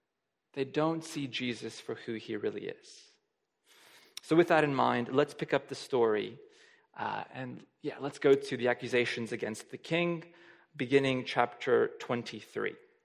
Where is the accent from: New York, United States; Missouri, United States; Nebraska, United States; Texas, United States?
Texas, United States; I remember growing up in the States, and whenever I'd miss school because of an illness or something like